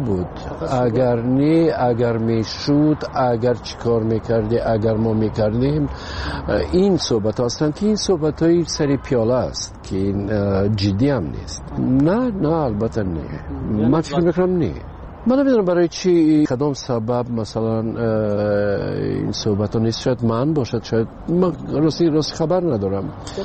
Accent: Tajikistan; اما اومدن من وطنم خب پیش از همه تاجیکستان وطن است. برای این خانه من است و مادرم اینجاست

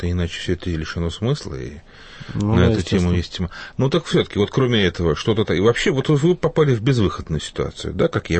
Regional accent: Moscow, Russia; я из Москвы.

